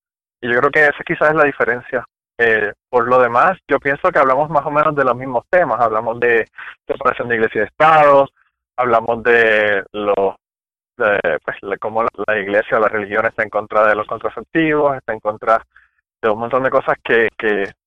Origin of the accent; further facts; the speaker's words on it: Puerto Rico; Yo estoy aquí en Kentucky, pero estoy volviendo loco con esta marcha que hubo en Puerto Rico, porque no quisiera que se dejara de hacer la perspectiva de género en mi país